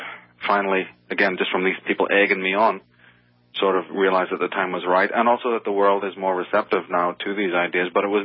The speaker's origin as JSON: {"language": "English", "country": "Ireland", "moved": "as an adult", "said": "He was there for me as an Irishman coming to this shores, and, you know, he would stand up and talk about Druidism, and my eyes would just go, my God, this man knows more about my country's ancient history than I do."}